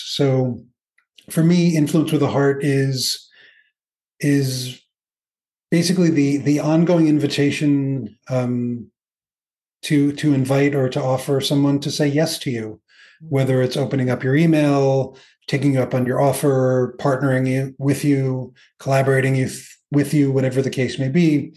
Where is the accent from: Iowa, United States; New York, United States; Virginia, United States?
New York, United States; moved away as an adult; also born or lived in California; now in Spain; I'm from New York, lived in California for a while. And when I lived in New York, where I was born